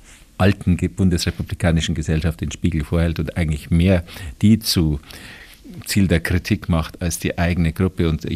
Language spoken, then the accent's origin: German; Bavaria, Germany; Was soll man als Bayer dazu sagen?